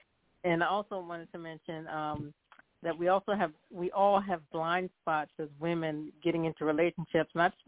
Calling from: Philadelphia, Pennsylvania, United States; calling from Philadelphia.

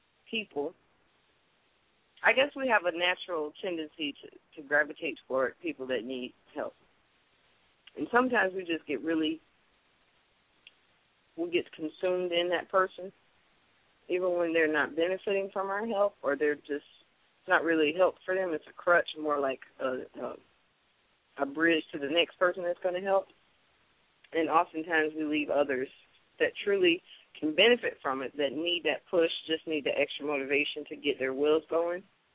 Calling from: Tampa, Florida, United States; I'm calling from Tampa, Florida.

